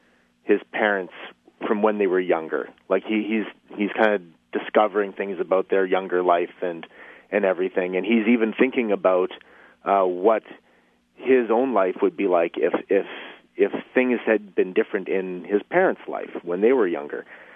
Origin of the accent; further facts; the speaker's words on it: Stony Plain, Alberta, Canada; now in Regina, Canada; I grew up just outside of Stony Plain, Alberta, and I live in Regina